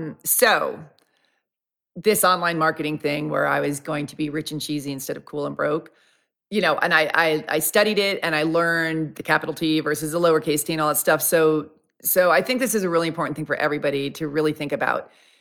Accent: New York, United States; Like, I'm from New York and I'm really impatient and I just want the damn information.

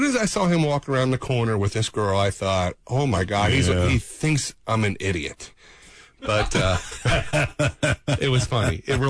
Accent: Alabama, United States; And by the way, I'm from Alabama. That is the truth.

